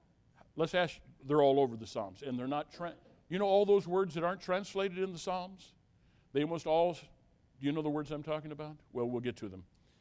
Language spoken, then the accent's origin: English; United States; Folks, I grew up on the Mississippi River Valley.